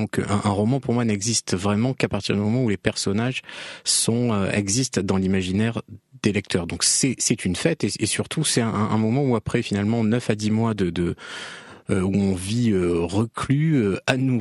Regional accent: Provence-Alpes-Côte d'Azur, France; d'écrire ce roman avec pour cadre la Côte d'Azur, parce que chaque fois que je retournais dans ma région natale, les gens me disaient « Ah, c'est formidable tes livres, mais quand est-ce que tu nous écris un roman qui se passe là-bas ? »

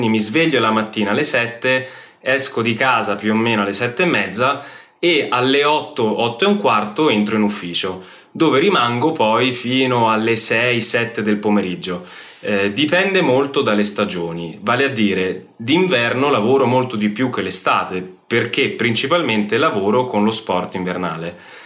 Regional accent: Rome, Lazio, Italy; moved away as an adult; now in Innsbruck, Austria; ho 37 anni e vengo da Roma. Vivo in Austria da 8 anni ormai e in questo momento sono residente ad Innsbruck.

